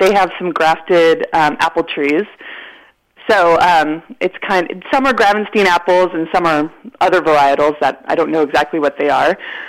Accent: Healdsburg, California, United States; Well, when I was a kid, I grew up in Healdsburg, and my grandmother was in Oakland.

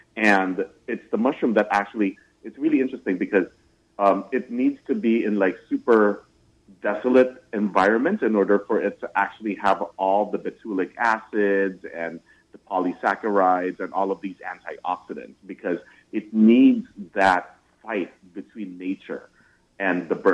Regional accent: California, United States; also born or lived in Alaska; I am from the Bay Area and this winter I'm kind of done for. So I moved back over here and started the Chaga Company here in San Francisco.

